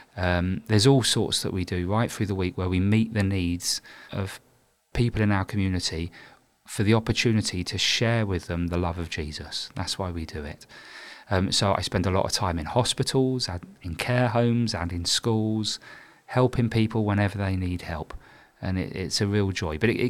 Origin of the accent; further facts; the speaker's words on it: London, United Kingdom; Okay, so I grew up in North London, but all my family are from Wales.